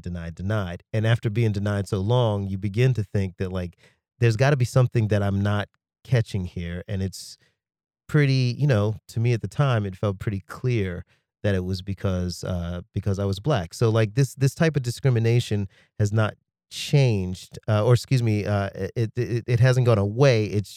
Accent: Jacksonville, Florida, United States; being a young man growing up in Jacksonville and just trying to get an apartment

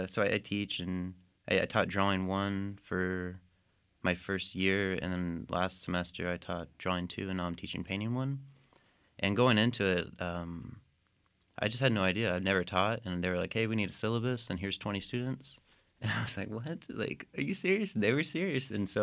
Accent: Waco, Texas, United States; moved away as an adult; also born or lived in Denton; now in Albuquerque, United States; I grew up in Waco. I was born in 1990, so I lived here for 20 years and moved to Denton, and now I live in Albuquerque.

